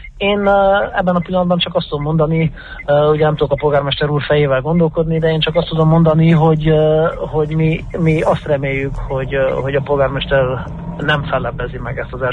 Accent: Cluj-Napoca, Cluj County, Romania; kolozsváriként úgy érzem, hogy nagyon sok mindenben előreléptünk.

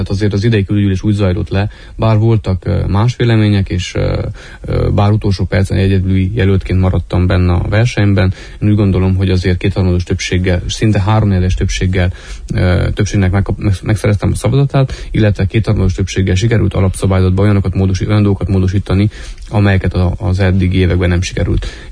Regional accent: Mediaș, Sibiu County, Romania; csak ha kiemelhetem Szeben megyét, Meggyes, onnan származom én is

